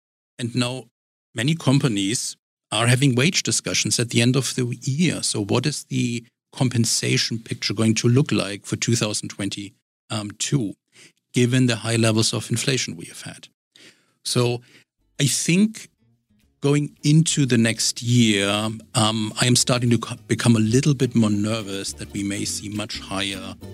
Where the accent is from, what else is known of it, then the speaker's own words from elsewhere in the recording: Germany; now in United States; my background is in Germany and growing up in Germany